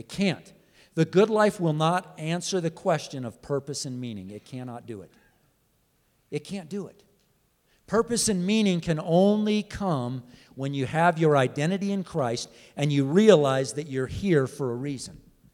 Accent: California, United States; I was from Southern California.

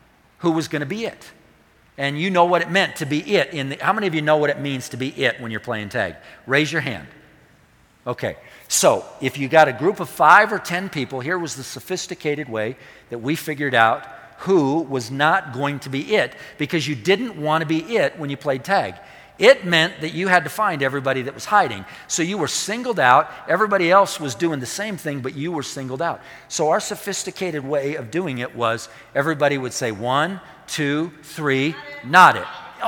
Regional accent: California, United States; when I was a kid, probably the two most popular games that we played growing up in Southern California were tag and Marco Polo.

